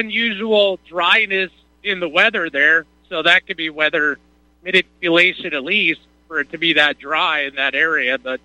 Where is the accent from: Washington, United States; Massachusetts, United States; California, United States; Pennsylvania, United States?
Washington, United States; Now, I'm from Washington State.